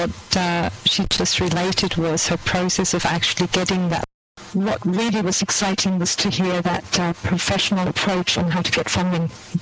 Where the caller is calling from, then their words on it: Freiburg im Breisgau, Baden-Württemberg, Germany; I'm actually in the south of Germany, near the French and Swiss border, Freiburg im Breisgau.